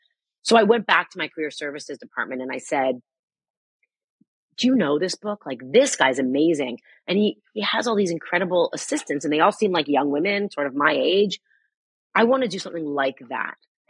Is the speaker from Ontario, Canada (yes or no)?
yes; Toronto, Ontario, Canada; my good friend from summer camp growing up in Toronto